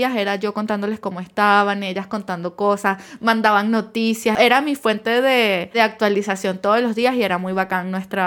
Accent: Venezuela; also born or lived in Chile; Somos venezolanas que vivían en Chile y estudiamos informática las dos

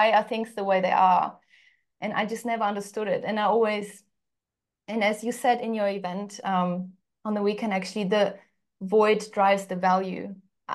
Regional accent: Uzbekistan; I grew up in Uzbekistan, which was we didn't have any money at all, but I've always known I want more.

